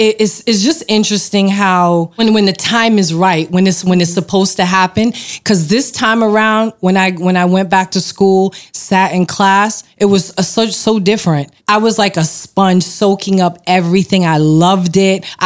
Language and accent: English; Queens, New York, United States; also born or lived in Brooklyn; now in Westchester, United States; I was born in Brooklyn, moved to Queens.